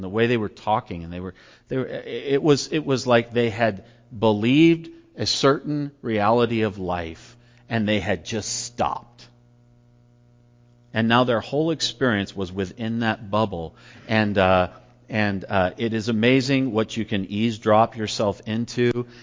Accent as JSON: {"language": "English", "town": "Fallon", "region": "Nevada", "country": "United States", "tie": "born or raised there", "said": "Years ago, I went home to my hometown, Fallon, Nevada"}